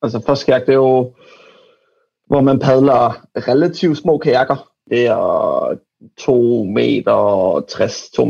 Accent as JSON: {"language": "Danish", "town": "Silkeborg", "region": "Central Denmark Region", "country": "Denmark", "tie": "born or raised there", "said": "Ja, altså, jeg er silkeborgenser. Okay. Så jeg voksede op ved søerne."}